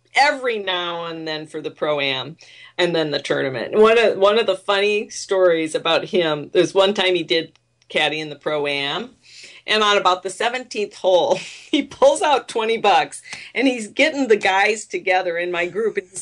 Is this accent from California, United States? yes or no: no; South Dakota, United States; And I always played growing up, and I grew up in South Dakota, so I had a lot of success there.